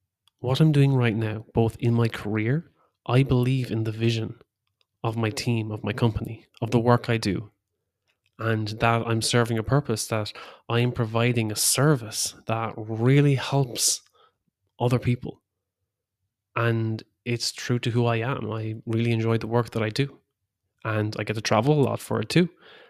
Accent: Ireland; moved away as an adult; now in Switzerland; Well, I'm after uprooting from Ireland and moving to Switzerland.

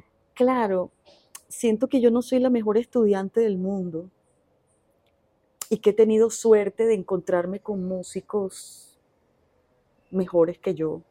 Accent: Venezuela; yo me crié aquí en Venezuela. Mi papá es curazoleño

